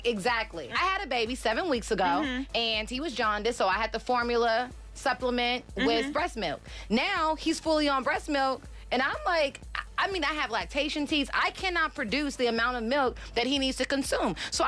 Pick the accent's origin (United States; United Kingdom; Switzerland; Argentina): United States; Los Angeles, California; I'm born and raised in South Central LA. I ain't never seen this dress in Compton.